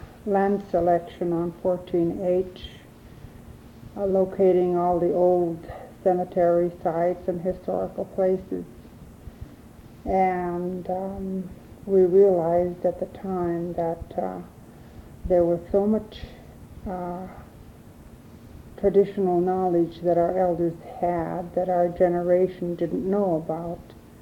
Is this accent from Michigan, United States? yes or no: no; Kotzebue, Alaska, United States; I was born and raised here in Kotzebue.